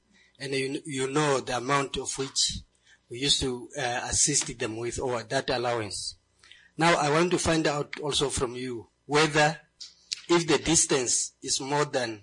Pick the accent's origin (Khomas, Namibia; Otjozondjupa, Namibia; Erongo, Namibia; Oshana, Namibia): Otjozondjupa, Namibia; Tsumkwe; I'm from Tsumkwe